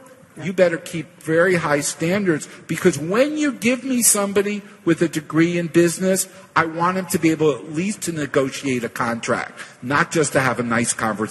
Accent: New York, United States; Somebody asked why I was wearing these very bright sneakers. I'm from New York. Is anyone else here from the New York area?

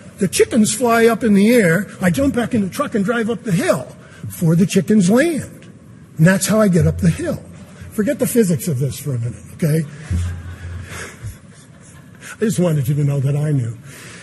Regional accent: Burlington, Vermont, United States; So I'm at Middlebury, say the Rotary Club. I'm from Burlington, and the fellows, the president of the Rotary Club, is going to introduce me as one of those people in my life.

